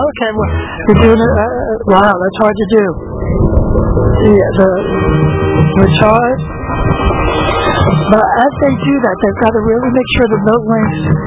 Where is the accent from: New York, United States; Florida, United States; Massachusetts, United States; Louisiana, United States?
Florida, United States; Kissimmee; I'm from Kissimmee, Florida.